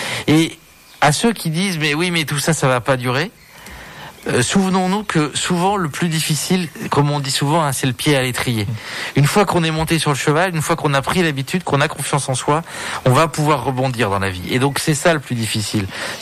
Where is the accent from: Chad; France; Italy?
France; Clermont-Ferrand, Auvergne-Rhône-Alpes; Moi, je suis auvergnat d'origine. J'ai grandi à Clermont-Ferrand, dans un quartier qui d'ailleurs relève de la poétique de la ville.